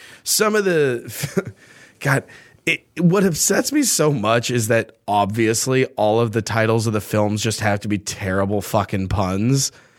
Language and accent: English; New England, United States; I'm not gonna throw down California on the gauntlet of best growers. I'm from